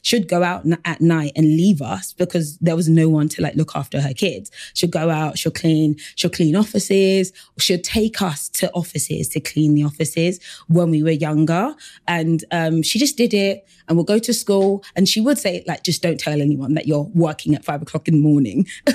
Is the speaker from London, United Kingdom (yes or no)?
yes; Battersea, London, United Kingdom; mum, African dad, our culture was just a part of us on an everyday basis, but also I was from South London as well. So I kind of grew up in Battersea and I came from a very diverse school, but I always went back to like a very African home.